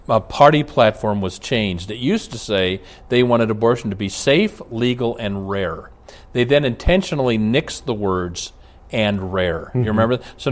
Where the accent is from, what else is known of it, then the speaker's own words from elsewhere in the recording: Minnesota, United States; but we're from Minnesota